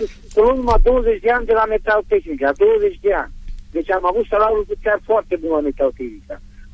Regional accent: Tirimia, Mureș County, Romania; și sunt din Tirimia.

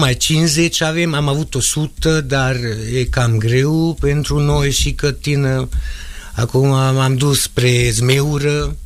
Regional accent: Sânișor, Mureș County, Romania; born there; eu m-am născut la Sânișor, județul Mureș

